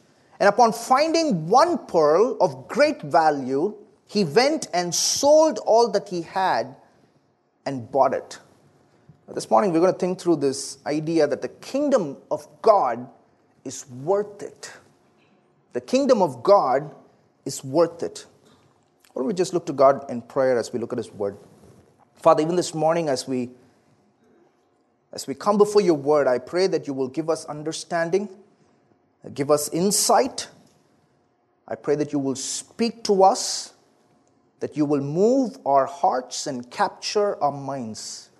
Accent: South India, India; accent: southern Indian; I'm not from around here. So my accent is a little different, right? Believe it or not, it is actually a southern accent. It is from the southern part of India.

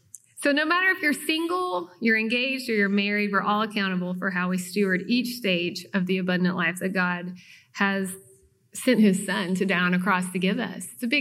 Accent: Kingsport, Tennessee, United States; born there; And so I was born in Kingsport, Tennessee in 19-something. We're going to say 1989.

